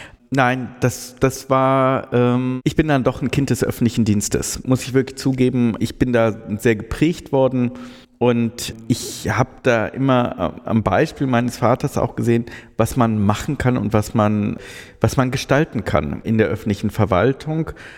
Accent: North Rhine-Westphalia, Germany; also ich komme ja aus NRW

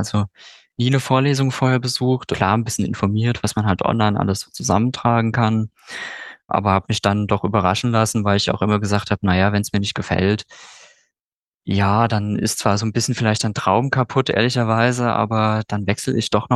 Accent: Wiesbaden, Hesse, Germany; born there; ich komme tatsächlich, ja, ursprünglich aus Hessen. Ich bin in Wiesbaden geboren, komme aber, mein Studium sogar noch ganz in der Nähe von Mainz verbracht, also in Rheinhessen.

